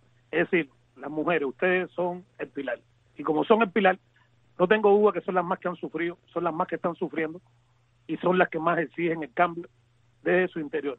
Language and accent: Spanish; Cuba; para mi Cuba, también en especial para las hermanas Garrido, que son de mi pueblo